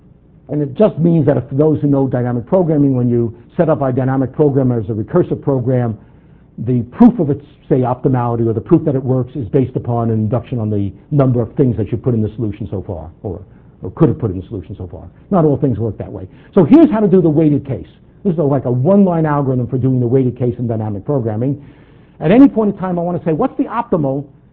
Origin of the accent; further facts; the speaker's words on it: New York, United States; accent: New York; now in Toronto, Canada; And by now, even though I was introduced as a Torontonian, my New York accent will start to come out, I can't help it at this speed.